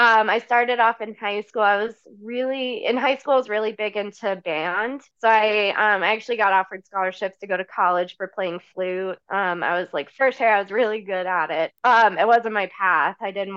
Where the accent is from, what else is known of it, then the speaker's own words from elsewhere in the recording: Florida, United States; And so I grew up in Florida.